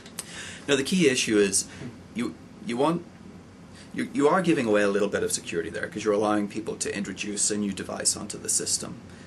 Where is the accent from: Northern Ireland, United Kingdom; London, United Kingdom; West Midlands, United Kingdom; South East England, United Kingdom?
Northern Ireland, United Kingdom; Belfast; I'm from Belfast and John's from Dublin.